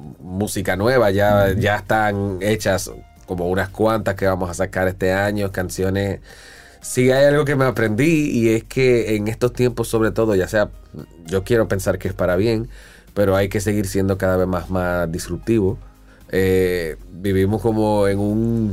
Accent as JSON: {"language": "Spanish", "country": "Dominican Republic", "said": "seguir trabajando lo nuestro como dominicano"}